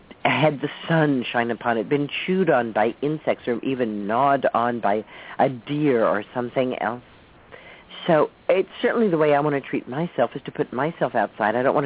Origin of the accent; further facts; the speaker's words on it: Woodstock, New York, United States; places like Woodstock, New York, my hometown